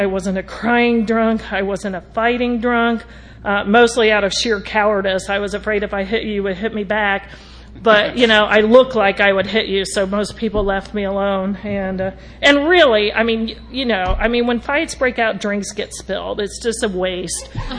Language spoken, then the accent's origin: English; Ohio, United States; also born or lived in California; and I grew up in Ohio. That was my first resentment. I didn't want to be from Ohio.